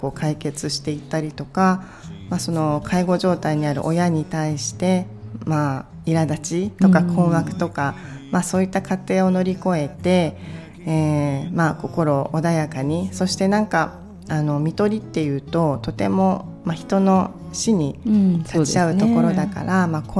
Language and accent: Japanese; Mihara, Hiroshima, Japan; 私は広島県三原市出身です。生まれも育ちも広島です。